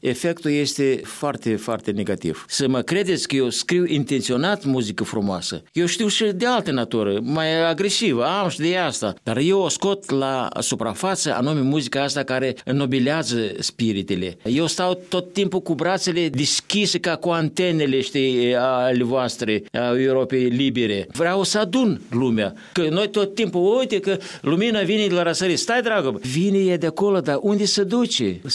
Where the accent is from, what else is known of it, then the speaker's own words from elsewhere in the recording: Moldova; Ba noi suntem basarabeni, ba noi suntem moldoveni, ba suntem români, ba nu știu cine.